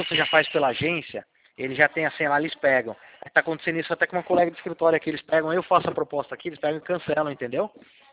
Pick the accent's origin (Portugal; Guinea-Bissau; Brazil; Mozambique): Brazil; Atibaia, São Paulo; Eu sou de Atibaia, da cidade de Atibaia, interior de São Paulo.